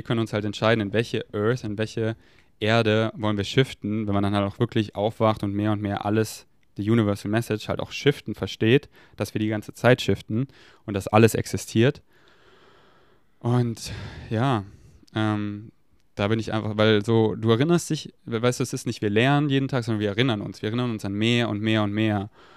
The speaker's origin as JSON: {"language": "German", "town": "Munich", "region": "Bavaria", "country": "Germany", "tie": "born or raised there", "said": "ich bin hier aufgewachsen, ich komme aus München, so ist alles sehr crowning. Ich bin auch hier auf die Montessori-Schule gegangen."}